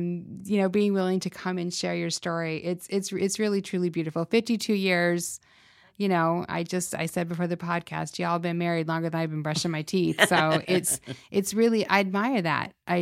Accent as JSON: {"language": "English", "town": "Salt Lake City", "region": "Utah", "country": "United States", "tie": "born or raised there", "lives_now": "Las Vegas, United States", "said": "And I grew up in Salt Lake City, Utah."}